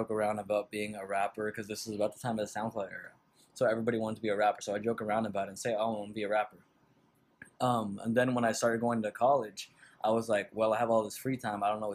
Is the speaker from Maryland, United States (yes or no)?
no; Bakersfield, California, United States; also born or lived in Mission Hills; I was born in Mission Hills, raised in Bakersfield, California.